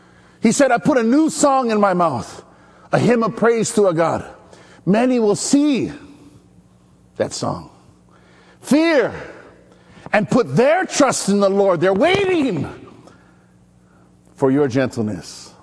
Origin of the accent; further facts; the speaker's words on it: Maui, Hawaii, United States; No, I'm from Maui.